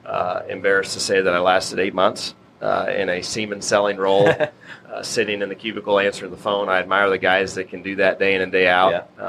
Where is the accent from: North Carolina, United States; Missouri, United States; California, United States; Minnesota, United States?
Missouri, United States; Taylor; I grew up in Taylor, Missouri. Grew up on a very traditional family farm for the times.